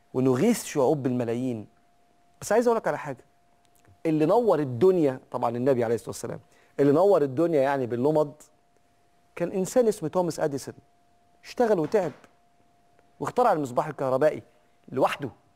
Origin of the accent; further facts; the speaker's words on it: Egypt; لسه احنا في بلادنا مصر مش كل الإشارات فيها كاميرا